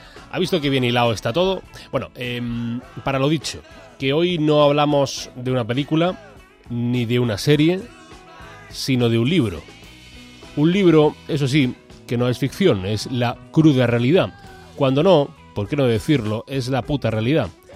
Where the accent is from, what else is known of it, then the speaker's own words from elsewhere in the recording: Granada, Andalusia, Spain; En Cádiz o en Granada, yo soy de Granada.